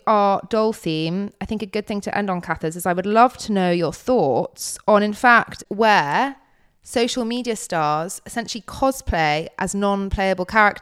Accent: United Kingdom; No, nappy, we're British.

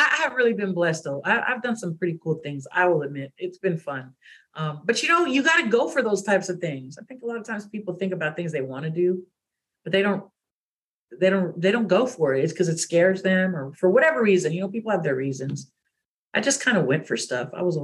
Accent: Corpus Christi, Texas, United States; also born or lived in San Clemente, California; I was born when my dad was in the Marine Corps. So I was born over there in California, in Orange County, in San Clemente. But I was raised in Corpus Christi. So in between the two states of California and Texas

